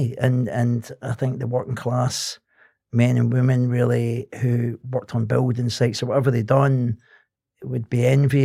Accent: Glasgow, Scotland, United Kingdom; I grew up in Glasgow, born into a sort of family, where a Catholic family, really, in Glasgow, where of sort of Irish descent.

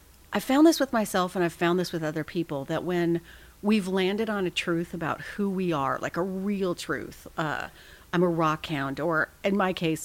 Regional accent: Portland, Oregon, United States; I grew up in Portland. And so this was before it was hip.

